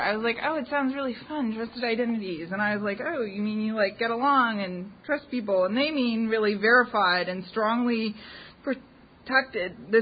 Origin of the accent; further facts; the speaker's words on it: Canada; now in United States; as I continue to observe America as a Canadian. I've been here for 20 years